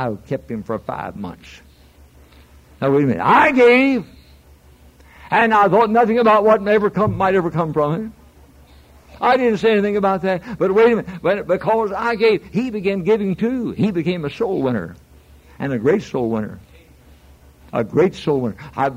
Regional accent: Chattanooga, Tennessee, United States; … from Chattanooga, Tennessee. I asked you to pray for me some years ago."

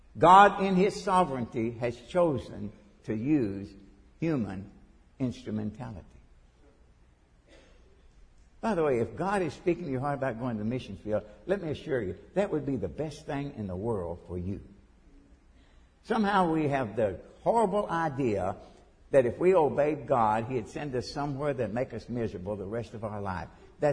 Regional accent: Nortonville, Kentucky, United States; went back to my hometown in Nortonville, Kentucky

